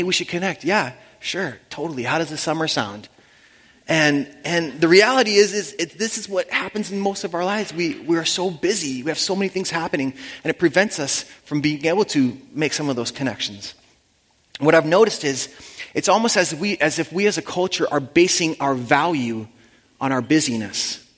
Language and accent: English; Costa Rica; also born or lived in Australia / India; now in Canada; I grew up in Costa Rica, then I lived in Australia for 6 years, very chill, laid-back culture, and then we lived in India for a year and a half before Canada